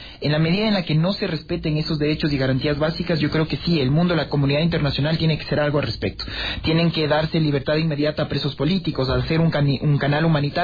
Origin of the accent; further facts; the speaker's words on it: Ecuador; es muy difícil tratar de imponer una agenda como ecuatorianos hacia los Estados Unidos